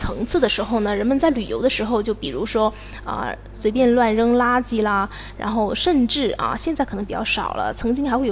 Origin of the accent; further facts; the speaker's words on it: Guangdong, China; 我是潮汕人，所以我们每年的春节呢，和别的地区有一些不同的地方